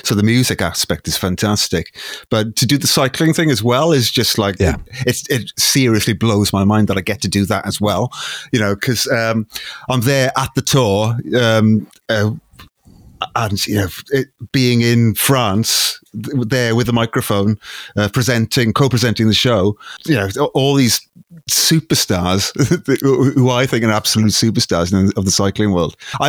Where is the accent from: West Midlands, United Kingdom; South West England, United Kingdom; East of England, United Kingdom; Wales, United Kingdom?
Wales, United Kingdom; When I was growing up, obviously growing up in Wales is very big rugby country.